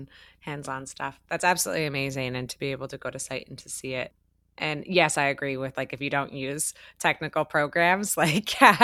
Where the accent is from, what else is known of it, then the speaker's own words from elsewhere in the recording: Canada; being like a North American and being a Canadian